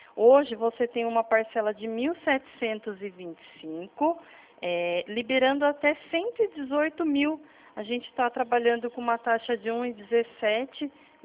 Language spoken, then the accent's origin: Portuguese; São Paulo, Brazil; Eu sou de São Paulo